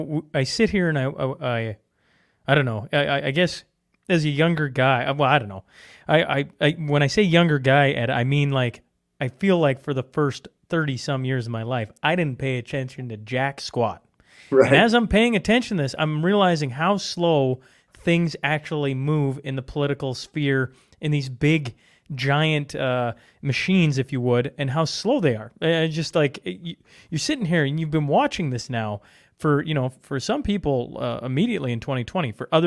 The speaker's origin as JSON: {"language": "English", "country": "Canada", "said": "I'm Canadian, sitting here, I'm watching it, I see it"}